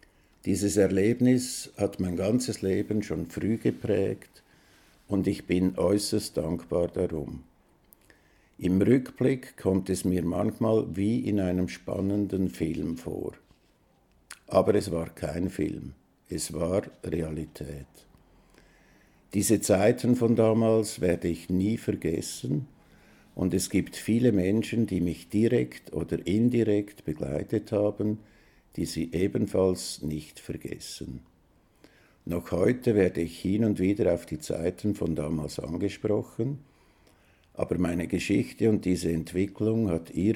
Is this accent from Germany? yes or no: no; Benken, St. Gallen, Switzerland; So auch Schüler aus Benken, wo ich aufgewachsen bin.